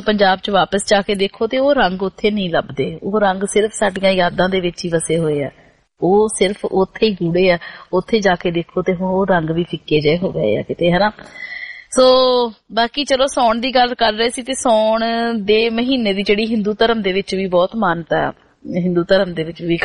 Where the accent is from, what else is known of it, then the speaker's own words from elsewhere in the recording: Punjab, India; ਮੈਂ ਦੁਆਬੇ ਤੋਂ ਹਾਂ ਔਰ ਉਹ ਦੁਆਬਾ ਜਿਹੜਾ ਹੁਸ਼ਿਆਰਪੁਰ ਵਾਲੀ ਸਾਈਡ ਆ